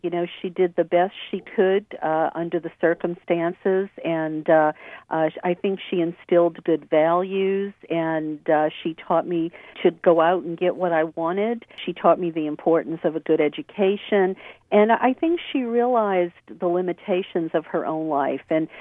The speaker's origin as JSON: {"language": "English", "town": "New Orleans", "region": "Louisiana", "country": "United States", "tie": "born or raised there", "said": "I grew up in the Bible Belt, and my mother obviously did too. We grew up in New Orleans"}